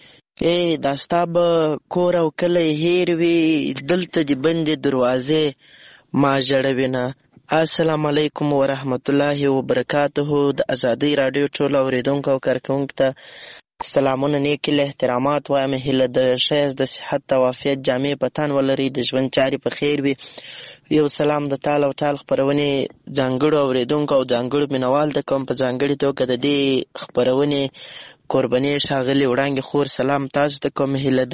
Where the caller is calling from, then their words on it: Lashkar Gah, Helmand, Afghanistan; accent: Helmandi; هم له هلمند په مرکز لشکرګاه شاره پیغام درته پرېږدم